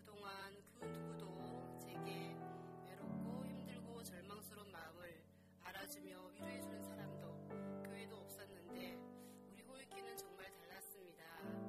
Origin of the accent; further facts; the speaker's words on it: Yecheon, North Gyeongsang, South Korea; 저는 경북 예천 시골에서 태어나 자랐습니다. 40포 남짓대는 작은 마을인데도 교회가 있어 유년 시절부터 교회를 다니게 되었습니다. 청소년기를 작은 시골에서 지내왔고